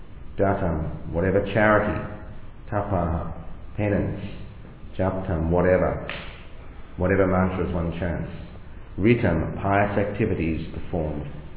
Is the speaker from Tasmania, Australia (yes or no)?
yes; Tasmania, Australia; I'm a disciple of His Holiness Jananda Goswami. And I'm from Tasmania.